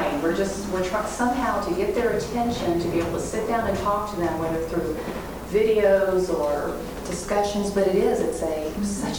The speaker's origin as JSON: {"language": "English", "town": "San Marcos", "region": "Texas", "country": "United States", "said": "I'm from San Marcos, Texas. We came up here a long way"}